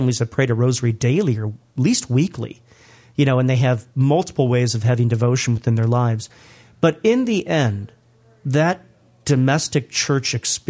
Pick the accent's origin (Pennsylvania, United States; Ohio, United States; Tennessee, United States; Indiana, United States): Ohio, United States; Stow; also born or lived in Akron; I'm a cradle Catholic and a cradle Northeastern Ohioan. I grew up in Stowe, Ohio. Was born in Akron, Ohio.